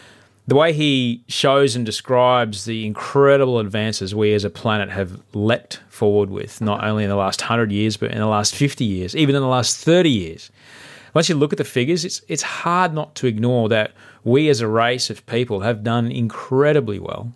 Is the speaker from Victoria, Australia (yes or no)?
no; Brisbane, Queensland, Australia; I can't wait to do it in my hometown of Brisbane